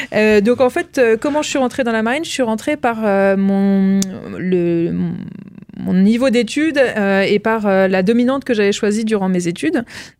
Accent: Strasbourg, Grand Est, France; je suis alsacienne, je ne suis pas lorraine. Je suis strasbourgeoise.

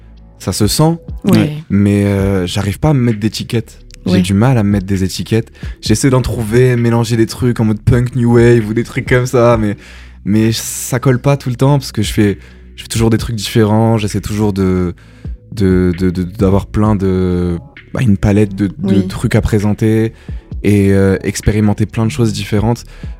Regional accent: Nancy, Grand Est, France; Parce que c'est là d'où je viens, donc c'est ce que je veux représenter aussi, tu vois.

